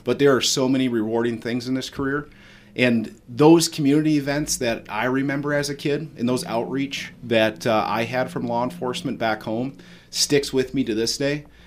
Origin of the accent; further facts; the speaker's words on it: Eau Claire, Wisconsin, United States; Like Sheriff Becker had said, I'm from Eau Claire. But I mean, we really work in a great area right here in central Wisconsin